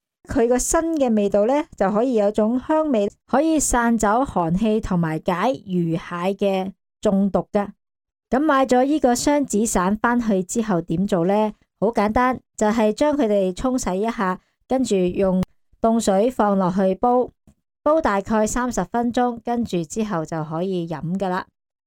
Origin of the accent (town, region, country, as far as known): Hong Kong